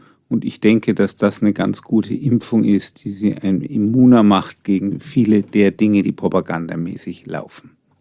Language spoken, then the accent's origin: German; Würzburg, Bavaria, Germany; Wir haben in Würzburg, ich komme aus Würzburg, im Gemeindezentrum die Nachmittagsbetreuung